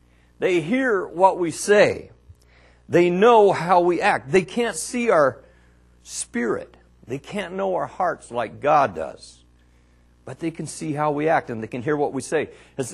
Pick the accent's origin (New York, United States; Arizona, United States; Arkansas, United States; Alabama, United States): Arkansas, United States; There's an old Ozark philosophy that says, and you all know that I'm from Arkansas, so this stuff means a lot to me.